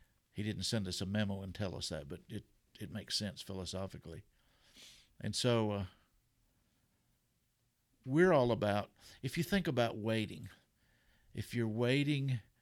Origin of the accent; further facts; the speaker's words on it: Kentucky, United States; Are we calling counties? I'm from Jessamine County.